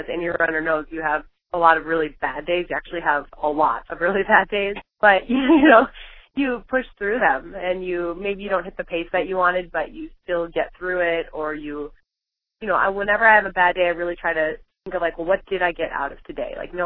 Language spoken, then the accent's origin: English; New York City, New York, United States; born there; that was really special to me because I was born in New York City, and it was just like a full circle moment for me coming back